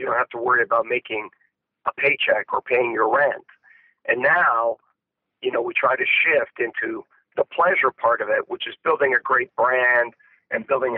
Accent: Canada; I grew up in Canada.

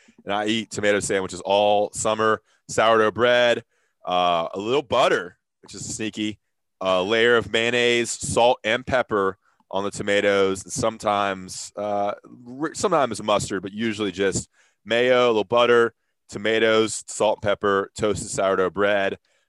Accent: the South, United States; I'm into food and I cook a lot and I'm from the South.

